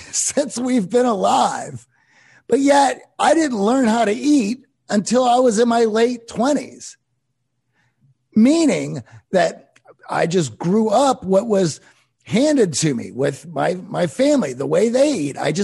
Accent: Pittsburgh, Pennsylvania, United States; I grew up in Pittsburgh. My dad grew up on a farm, but my dad worked in a factory.

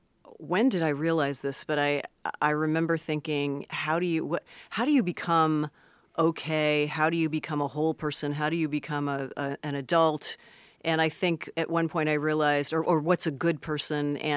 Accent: Los Angeles, California, United States; born there; Actually, I was born in Los Angeles proper. And I want to punch my hip card here. So I was actually born in what is now known as Silver Lake.

